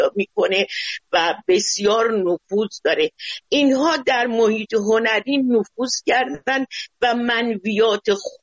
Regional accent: Iran; میدونن من ایرانیم

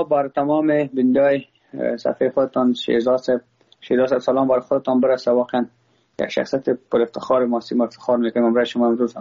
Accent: Afghanistan; ما خود ما افغان هستم.

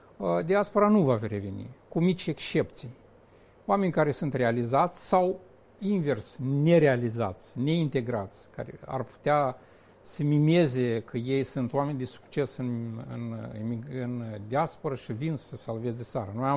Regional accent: Moldova; Chiar dacă, inclusiv și eu, dăm cu părerea la ce se întâmplă în Republica Moldova, noi suntem rupți din Moldova.

